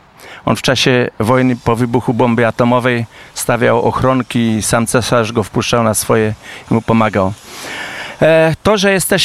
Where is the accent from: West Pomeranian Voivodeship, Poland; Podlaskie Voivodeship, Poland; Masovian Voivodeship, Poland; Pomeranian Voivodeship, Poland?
Masovian Voivodeship, Poland; Czarnia; Ja akurat jestem z Czarni, ze środka Kurpiowskiej Puszczy Zielonej i jeszcze w naszej gminie jest rezerwat ze Starodrzewem, gdzie do tej pory są sosny bartne